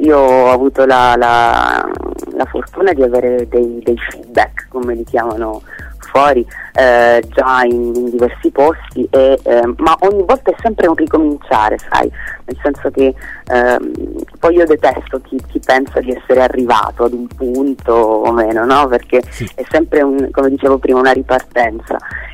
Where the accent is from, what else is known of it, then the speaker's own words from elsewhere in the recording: Calabria, Italy; io sono calabrese, quindi sono abituata ad un clima decisamente più caldo